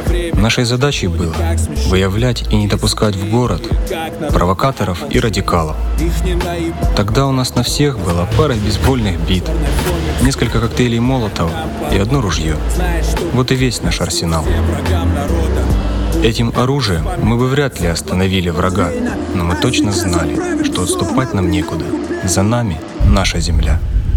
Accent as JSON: {"language": "Russian", "town": "Donetsk", "region": "Donetsk Oblast", "country": "Ukraine", "said": "Год назад я, простой таксист из Донецка, пошел защищать свою родину."}